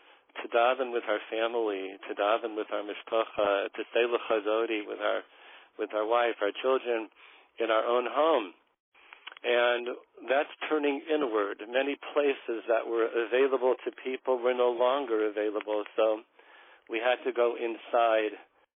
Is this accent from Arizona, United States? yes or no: no; Denver, Colorado, United States; moved away as an adult; now in Baltimore, United States; My wife and I, Rebbetzin Bracha, came to Baltimore in 1986. We're from Denver, Colorado.